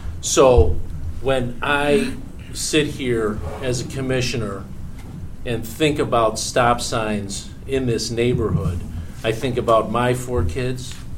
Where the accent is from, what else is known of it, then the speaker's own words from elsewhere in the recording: Oak Park, Illinois, United States; I grew up in Oak Park and lived there for a long time, and I moved here because it was different than Oak Park.